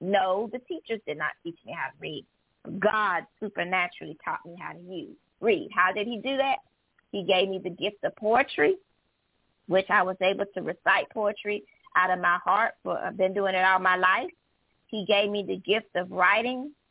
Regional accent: Bronx, New York, United States; born there; also born or lived in Charleston; I'm the only child. And I was born in the Bronx. So moving to Charleston, there was no person to come and speak for me.

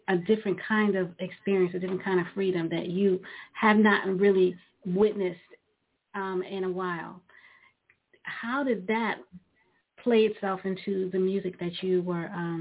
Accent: Brooklyn, New York, United States; Because I grew up in Brooklyn, New York. And the era that I grew up in New York, it was hard.

